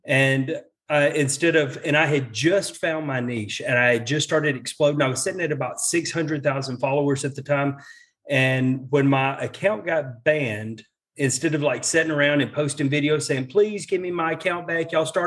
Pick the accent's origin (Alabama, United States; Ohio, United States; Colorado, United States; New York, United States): Alabama, United States; I'm from Alabama, and I'm proud of it, Roll Tide.